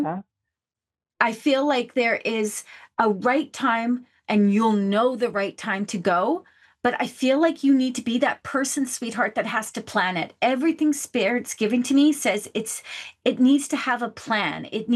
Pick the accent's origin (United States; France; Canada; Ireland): Canada; You can tell I'm Canadian.